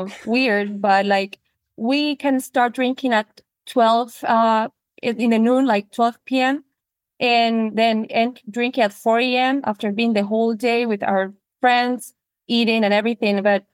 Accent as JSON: {"language": "English", "town": "Seville", "region": "Andalusia", "country": "Spain", "tie": "born or raised there", "said": "He came actually to my hometown, Seville, it's in southern Spain."}